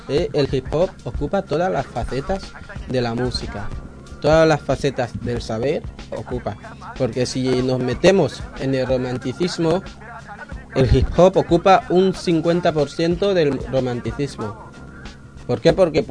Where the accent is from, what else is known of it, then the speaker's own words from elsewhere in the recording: Equatorial Guinea; Spanish is a second language; puede ser el bubi, el funk, que son idiomas o lenguas de mi país. Igualmente en idiomas de fuera, como en castellano, en francés, en inglés.